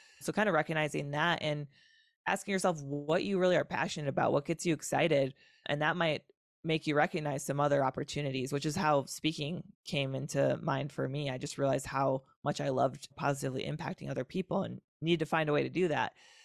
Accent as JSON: {"language": "English", "region": "Wisconsin", "country": "United States", "tie": "born or raised there", "said": "It's in Wisconsin, my home state."}